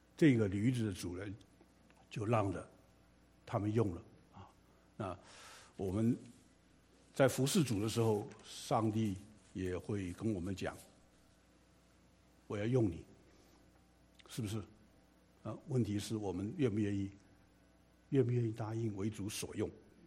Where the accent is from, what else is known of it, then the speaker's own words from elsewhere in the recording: China; 但是我们中国人什么都吃啊，所以这个是没有问题啊。